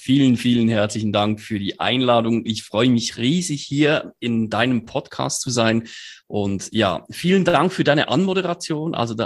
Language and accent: German; Switzerland; Und ja, wir als Schweizer lieben es ja so